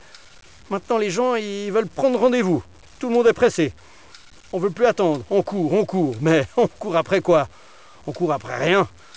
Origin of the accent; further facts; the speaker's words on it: Delémont, Jura, Switzerland; born there; Et moi, je suis né à Delémont.